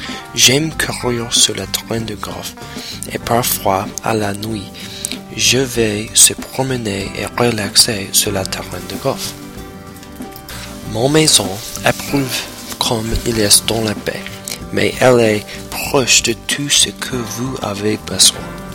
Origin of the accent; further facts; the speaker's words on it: Baltimore, Maryland, United States; French is a second language; Comme la majorité de personnes qui habitent dans la périphérie de Baltimore, je pense que je suis de Baltimore.